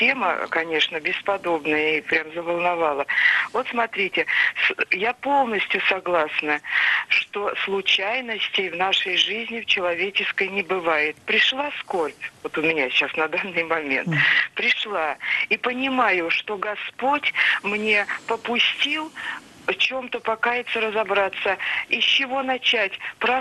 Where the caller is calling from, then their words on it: Moscow Oblast, Russia; из Подмосковья. Почти.